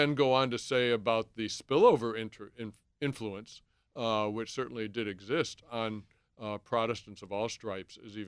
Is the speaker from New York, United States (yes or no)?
yes; Buffalo, New York, United States; when I went back to my hometown in Buffalo for a summer during college